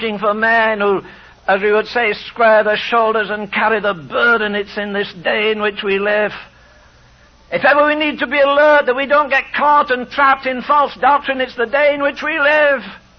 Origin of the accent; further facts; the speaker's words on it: England, United Kingdom; not because I'm English, forget my tongue, I wouldn't have stayed here since 1950.